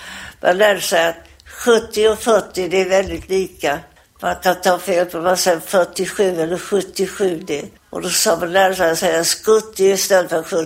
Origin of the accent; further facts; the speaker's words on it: Falkenberg, Halland County, Sweden; Ja, uppvuxen i Falkenberg, ja.